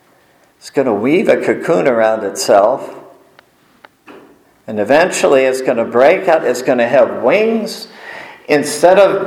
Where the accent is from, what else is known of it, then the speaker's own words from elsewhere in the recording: Ireland; If I didn't say that, I probably would not be able to say I'm Irish.